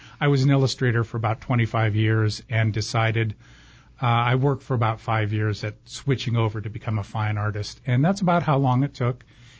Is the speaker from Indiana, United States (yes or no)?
no; Youngstown, Ohio, United States; I was originally from Youngstown, or outside of Youngstown, Ohio.